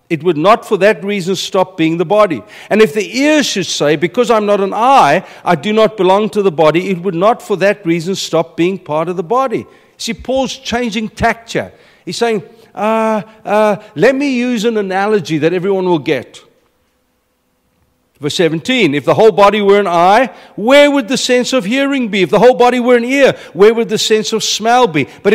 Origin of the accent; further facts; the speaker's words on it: South Africa; I mean, I come from South Africa.